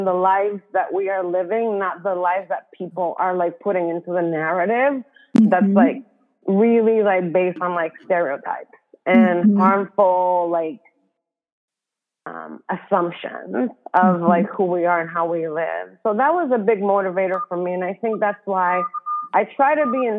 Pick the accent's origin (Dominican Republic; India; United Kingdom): Dominican Republic; moved away as an adult; now in United States; I'm Dominican. I came from the Dominican Republic when I was in my early 20s.